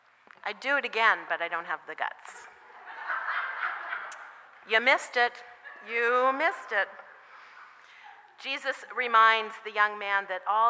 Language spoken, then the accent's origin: English; Washington, United States; I grew up with that in Washington State, so it doesn't really bother me